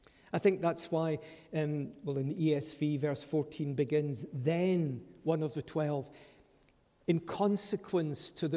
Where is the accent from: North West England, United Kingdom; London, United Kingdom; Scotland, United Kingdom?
Scotland, United Kingdom; sometimes I'm a Scot and we're not as open in our affections as Americans